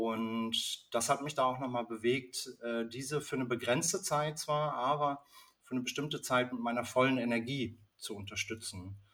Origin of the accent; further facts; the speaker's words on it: Bochum, North Rhine-Westphalia, Germany; ich bin in Bochum, also ich bin auch ein Kind des Ruhrgebiets. Ich komme hierher. Ich habe auch eine längere Zeit im Ausland verbracht, aber auch mehrere Stationen hier im Ruhrgebiet